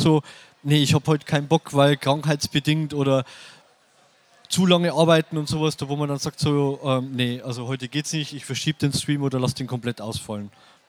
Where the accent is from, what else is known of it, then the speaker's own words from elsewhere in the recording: Regensburg, Bavaria, Germany; Aus Regensburg, Bayern.